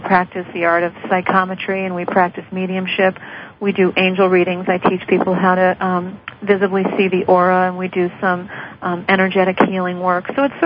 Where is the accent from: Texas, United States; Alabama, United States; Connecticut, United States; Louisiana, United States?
Connecticut, United States; coming in Connecticut this April. We hold it at a beautiful old historic bed and breakfast here in my hometown